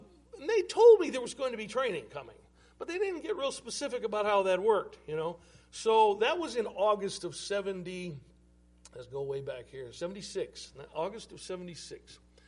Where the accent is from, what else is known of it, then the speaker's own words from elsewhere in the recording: Missouri, United States; also born or lived in Alaska; Well, I was from Missouri originally, and there was a base in Missouri, so I chose it.